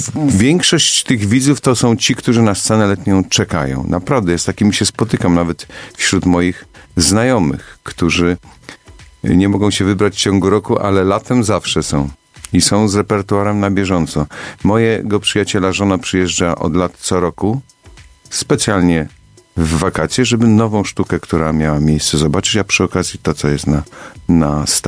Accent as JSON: {"language": "Polish", "region": "Lower Silesian Voivodeship", "country": "Poland", "said": "Ja jestem góralem nizinnym, Karkonosze. To nie są takie wielkie góry."}